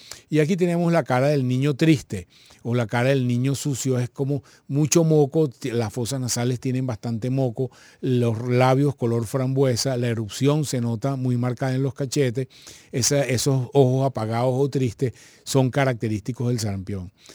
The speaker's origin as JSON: {"language": "Spanish", "country": "Venezuela", "said": "lo cual es una buena noticia para nosotros como venezolanos"}